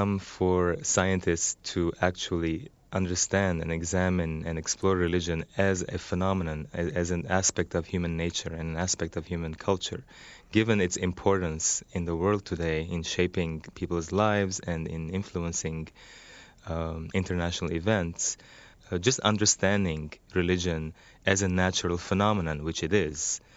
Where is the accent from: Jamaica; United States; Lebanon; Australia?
Lebanon; When I was growing up in Lebanon, this was quite obvious